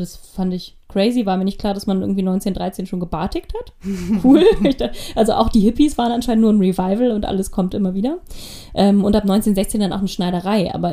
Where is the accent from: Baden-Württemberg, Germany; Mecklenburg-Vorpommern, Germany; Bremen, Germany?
Bremen, Germany; ich bin in Bremen zur Schule gegangen